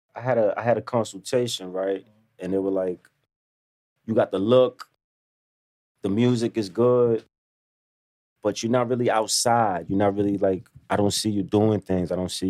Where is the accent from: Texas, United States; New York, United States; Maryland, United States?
New York, United States; New York City; I'm from East Harlem, mm-hmm. Spanish Harlem, man. I'm from Carver Projects, born and raised.